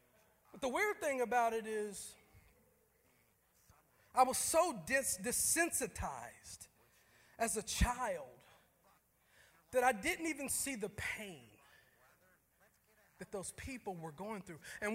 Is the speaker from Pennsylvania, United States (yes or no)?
no; Tennessee, United States; I'm from Tennessee. My wife and I, we drove up on Tuesday.